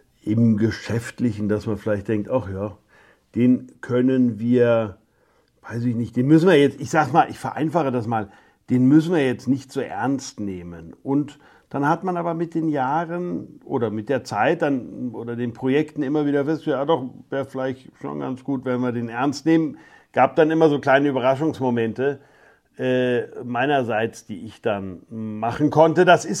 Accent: Bamberg, Bavaria, Germany; in Bamberg zu drehen. Einerseits, weil es meine Heimat ist. Also die Gegend, die Region, wir kommen mütterlicherseits aus Plankenfels.

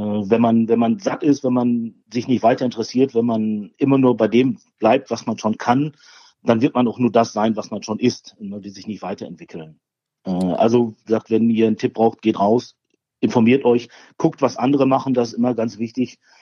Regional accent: Bochum, North Rhine-Westphalia, Germany; Ich bin ein Ruhrpottler. Wir haben hier in Bochum eine ganz tolle Brauerei.

